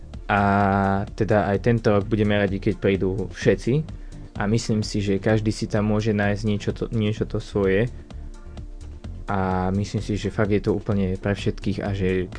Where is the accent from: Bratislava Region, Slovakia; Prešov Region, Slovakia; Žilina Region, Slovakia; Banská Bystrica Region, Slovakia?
Banská Bystrica Region, Slovakia; Zvolen; mám 20 rokov, pochádzam zo Zvolena